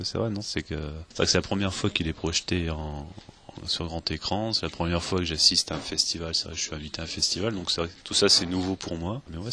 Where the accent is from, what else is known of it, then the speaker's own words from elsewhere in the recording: Brittany, France; now in Pau, France; Moi j'habite à Pau, je suis pas de Pau, je suis breton, mais j'habite à Pau maintenant